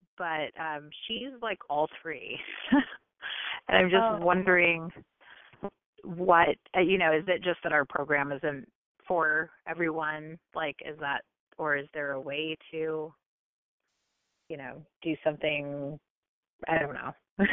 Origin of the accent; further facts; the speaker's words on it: Seattle, Washington, United States; Oh, hi. I'm from Seattle